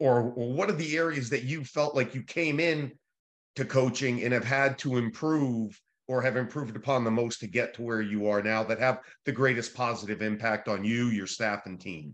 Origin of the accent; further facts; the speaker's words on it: Connecticut, United States; He saw that I was from Connecticut, so we shared that common experience.